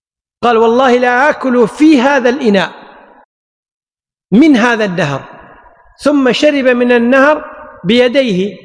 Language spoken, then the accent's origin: Arabic; Kuwait; لكن عندنا العرف اليوم عندنا بالكويت الغداء كله بعد الزوال